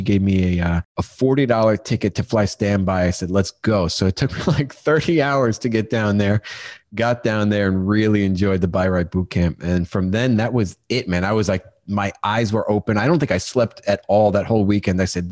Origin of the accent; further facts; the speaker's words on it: Long Beach, New York, United States; So born and raised in New York on a little island called Long Beach on the south shore of Long Island, New York.